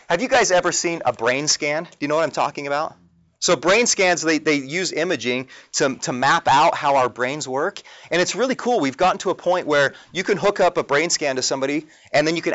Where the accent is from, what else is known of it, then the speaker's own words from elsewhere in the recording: Utah, United States; And I grew up in Utah.